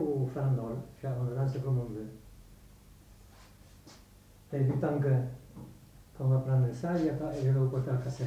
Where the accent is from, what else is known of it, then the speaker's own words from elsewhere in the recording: Spain; now in France; Moi je suis de partout, je suis espagnol.